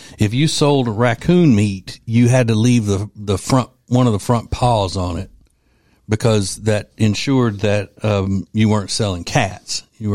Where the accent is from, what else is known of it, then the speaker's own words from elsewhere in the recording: Louisiana, United States; because it was just from my home state of Louisiana?